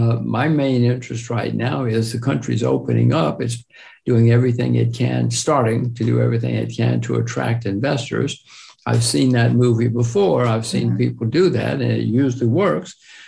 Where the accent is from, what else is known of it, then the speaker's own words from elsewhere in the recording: United States; I'm an American. My kids are Americans